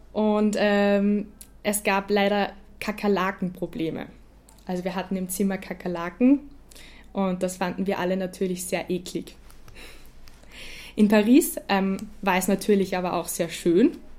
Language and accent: German; Linz, Upper Austria, Austria; ich komme aus Linz in Oberösterreich.